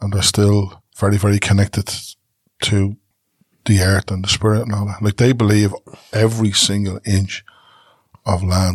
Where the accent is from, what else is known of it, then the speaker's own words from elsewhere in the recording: Ireland; I'm not white, I'm Irish